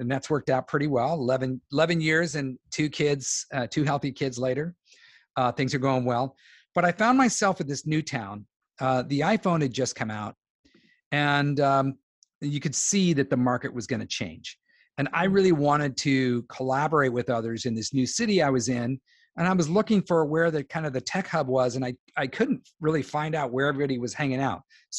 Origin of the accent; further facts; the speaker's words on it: California, United States; also born or lived in Washington; And so we had nine kids. Then we moved up to Washington State from California, about an hour outside of Seattle. Had 5 acres and a barn and, you know, pigs and cows